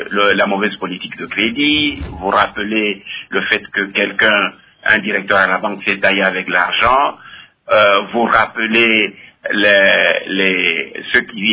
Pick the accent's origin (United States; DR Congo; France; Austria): DR Congo; Disons-nous les choses comme il se doit, nous sommes tous des Congolais. Quand ça ne marche pas, évidemment, c'est tous les Congolais qui trinquent.